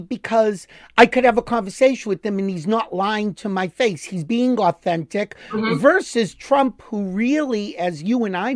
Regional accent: Boston, Massachusetts, United States; We're from Boston. We know these things.

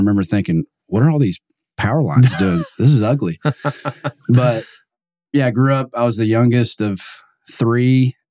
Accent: The Woodlands, Texas, United States; So I grew up in the Woodlands.

